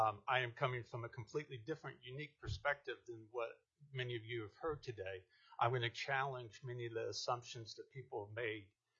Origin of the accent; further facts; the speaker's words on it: Anchorage, Alaska, United States; I'm from Anchorage, Alaska, and I'm representing myself.